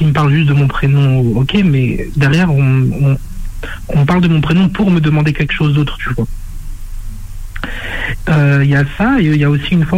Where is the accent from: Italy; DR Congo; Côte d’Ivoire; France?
France; born there; parce que je suis français, je suis né en France